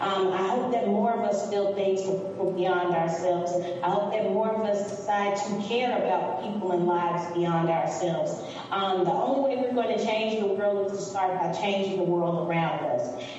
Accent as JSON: {"language": "English", "region": "Mississippi", "country": "United States", "said": "You know, I'm from Mississippi. We have a rich literary history"}